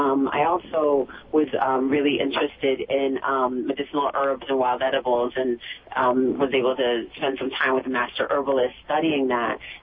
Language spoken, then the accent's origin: English; Oakland, California, United States; Well, I grew up in California and actually in Oakland